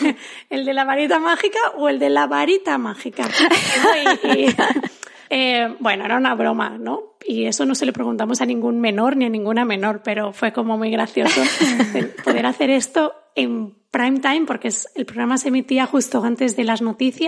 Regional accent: Barcelona, Catalonia, Spain; A ver, también te digo, crecí en Barcelona en los 90.

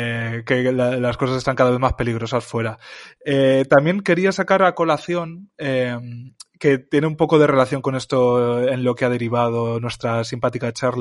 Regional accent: Spain; Yo soy español fallido, aunque soy muy español a mi manera

